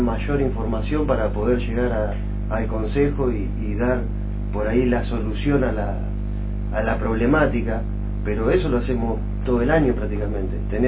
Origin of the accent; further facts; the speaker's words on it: Lobos, Buenos Aires Province, Argentina; tengo 42 años y soy nacido y criado acá en Lobo